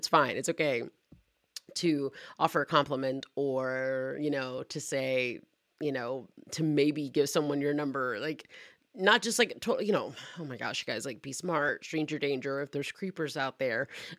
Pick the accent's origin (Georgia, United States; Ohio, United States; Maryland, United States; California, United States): Georgia, United States; now in Arizona, United States; I'm in Arizona, Dutch Bros is where it's at. But I'm from Georgia originally.